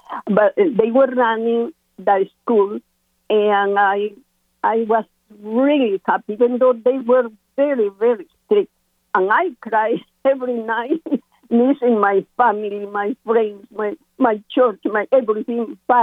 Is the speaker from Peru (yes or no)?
yes; Peru; English is a second language; now in United States; I am from Peru, South America, and I study with nuns, my high school. I live in a convent all my high school